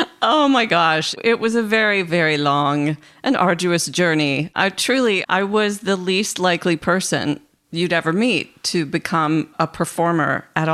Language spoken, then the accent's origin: English; Detroit, Michigan, United States; the national tour of the musical Annie came through my hometown of Detroit.